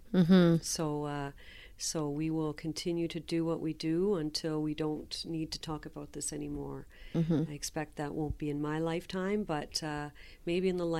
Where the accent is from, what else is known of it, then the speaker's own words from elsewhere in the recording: Prince Edward Island, Canada; now in Edmonton, Canada; I'm not an Edmontonian, you know. I moved here from Prince Edward Island in the late 80s, sort of as a stopgap to finding myself.